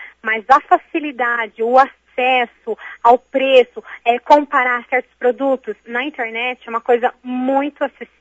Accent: Brazil; Eu, como brasileira, eu fui na Itália para aprender e para um futuro voltar para o Brasil

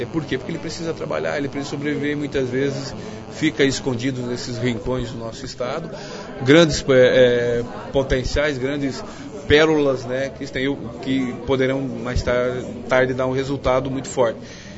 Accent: Cascavel, Paraná, Brazil; sou do interior, sou da área, né, do interior do estado, sou da região de Cascavel

